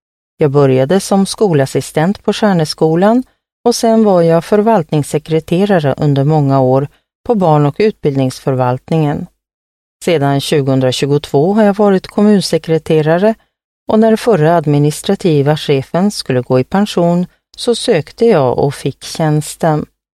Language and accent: Swedish; Stockholm, Stockholm County, Sweden; also born or lived in west coast of Sweden; now in Torsby, Sweden; Jag är född och uppvuxen i Stockholm men har bott senaste 20 åren på västkusten. Nu har jag, min fru och dotter flyttat till Torsby där vi övertagit min frus barndomsgård.